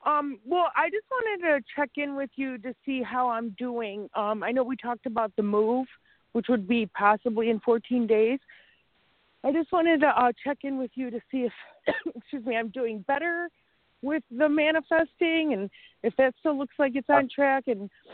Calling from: Chicago, Illinois, United States

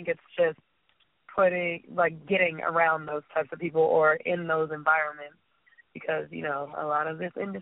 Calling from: Orlando, Florida, United States; I'm calling from Orlando, Florida.

